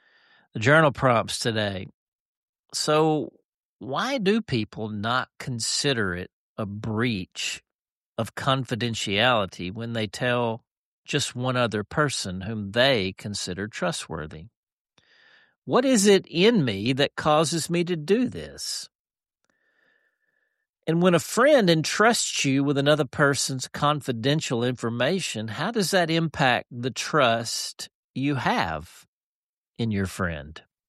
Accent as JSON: {"language": "English", "town": "Dumas", "country": "United States", "said": "we're from Dumas. We're from Dumas, and years ago, Mom and Dad moved out of Dumas"}